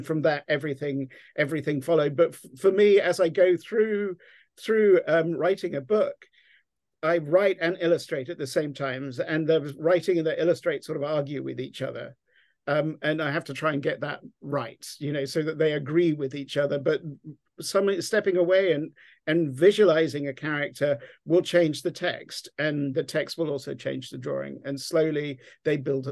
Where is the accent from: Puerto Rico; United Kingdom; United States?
United Kingdom; England; I'm English, as you can tell from my Texas accent, we're fed Charles Dickens in England